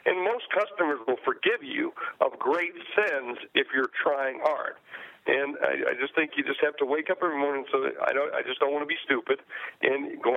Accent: South Dakota, United States; I'm from South Dakota originally

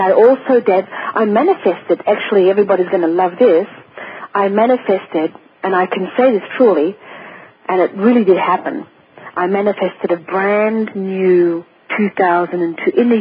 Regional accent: Australia; now in Sedona, United States; I came here from Australia to Sedona, Arizona.

